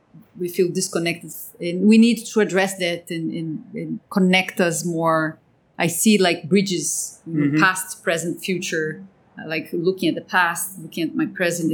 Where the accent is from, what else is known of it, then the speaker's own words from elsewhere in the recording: India; born there; Because I was born in India